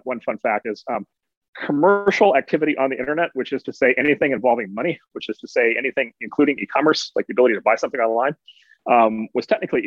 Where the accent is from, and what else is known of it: Midwest, United States